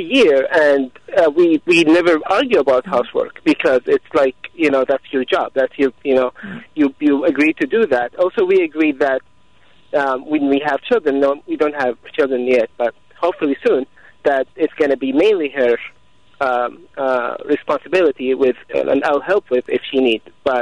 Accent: Saudi Arabia; English is a second language; I'm originally from Saudi Arabia.

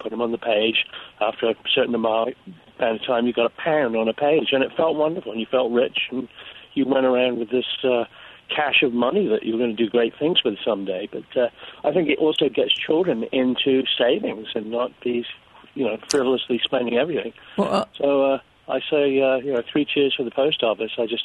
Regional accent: England, United Kingdom; I grew up in England and used the postal service for banking.

